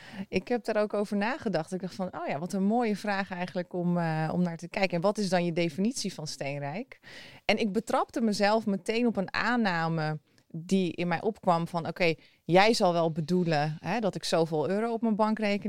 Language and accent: Dutch; Oud-Beijerland, South Holland, Netherlands; En ik ben in Nederland geboren, in Oud-Beierland en getogen. Dus ik dacht heel lang dat ik Nederlands was. Totdat ik ging samenwonen met een Nederlander. Toen dacht ik, oh god, ik ben echt meer Servisch